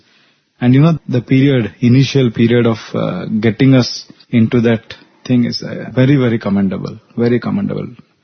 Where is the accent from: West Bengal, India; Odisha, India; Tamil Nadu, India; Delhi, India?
Odisha, India; I was also from Orissa and my father was a devotee of Swami.